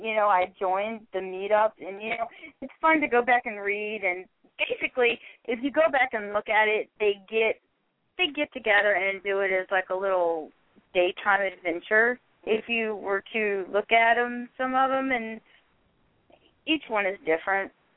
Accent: the South, United States; I grew up in the South and still

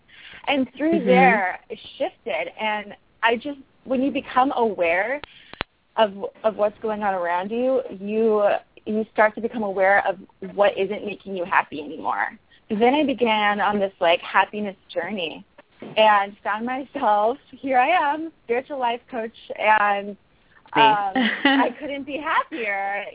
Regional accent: California, United States; I grew up in California, and my mom took me to New York City because I've always wanted to go there.

